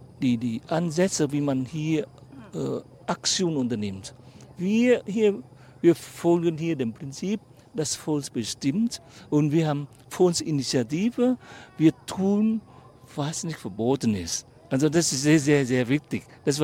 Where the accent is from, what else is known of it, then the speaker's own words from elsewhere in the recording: Southern Vietnam, Vietnam; German is a second language; Ich sehe auch als Vietnamese, der im Süden aufgewachsen ist